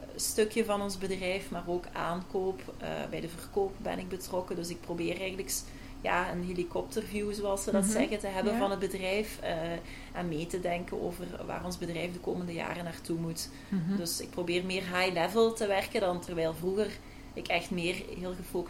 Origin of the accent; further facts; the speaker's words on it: Dilsen-Stokkem, Flanders, Belgium; Ik ben bijna 35 ondertussen, 29 oktober. Ik ben hier opgegroeid, vlakbij Maasmechelen in Deelse Stokkum.